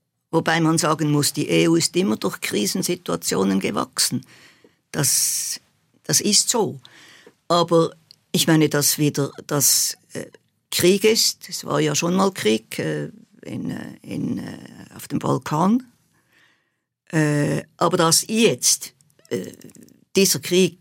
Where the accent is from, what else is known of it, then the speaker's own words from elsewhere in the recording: Switzerland; ob ich nicht als Schweizerin das gerade so geschrieben habe